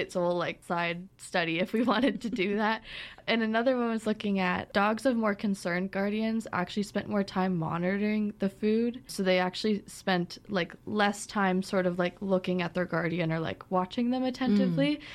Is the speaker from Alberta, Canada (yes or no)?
no; Ottawa, Ontario, Canada; I grew up in Ottawa